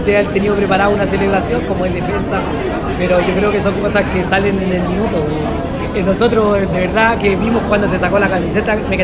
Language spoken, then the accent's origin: Spanish; Colina, Santiago Metropolitan, Chile; nosotros somos de Colina. Viajar de Colina a la Cisterna todos los días, andar 40 estaciones de metro y de vuelta